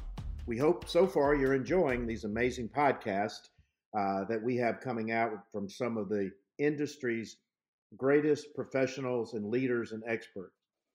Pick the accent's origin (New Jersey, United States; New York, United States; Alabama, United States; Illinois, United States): Alabama, United States; Mobile; I grew up near Mobile, spent many, many Saturday nights going to Tiger Stadium and watching the Bengal Tigers.